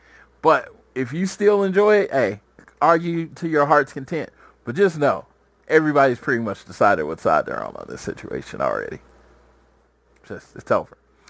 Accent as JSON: {"language": "English", "region": "Oklahoma", "country": "United States", "said": "Of course, if you need reference, I am from Oklahoma."}